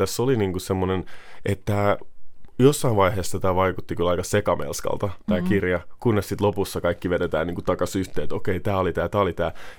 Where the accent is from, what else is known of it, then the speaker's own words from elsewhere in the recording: Helsinki, Uusimaa, Finland; kuinka rakas mun kotikaupunki Helsinki on samalla, että kun on 15 vuotta muualla ja kesät Suomessa, niin sitten oppii arvostamaan sitä omaa kotikaupunkinsa ihan eri tavalla